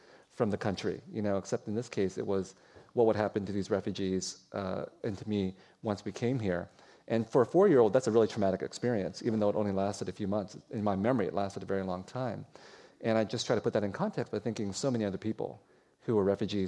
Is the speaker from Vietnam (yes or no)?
yes; Buon Ma Thuot, Đắk Lắk, Vietnam; So even my hometown, it was Ban Mê Thuột before 1975. Now it's Buôn Mê Thuột, right?